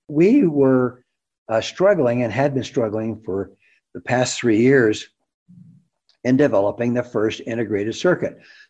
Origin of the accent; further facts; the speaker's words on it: California, United States; I don't tell anybody that I'm from the Bay Area. I just tell them I'm Silicon Valley because they know exactly where that is.